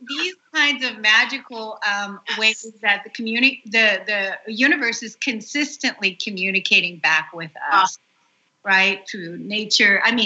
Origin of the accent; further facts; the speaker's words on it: Germany; And I grew up in Germany.